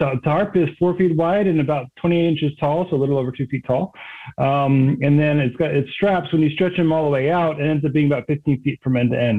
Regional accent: Maryland, United States; So I grew up on the East Coast, just north of DC

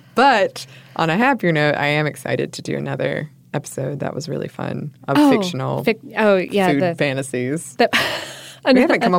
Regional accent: Homer, Alaska, United States; I started thinking about my hometown in Homer, Alaska, which is known for its halibut fishing scene.

